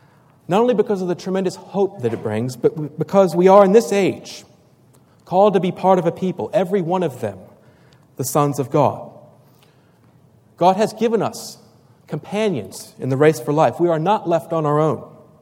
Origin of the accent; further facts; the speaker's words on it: Virginia, United States; there'd be only 25 Christadelphians in my home state of Virginia.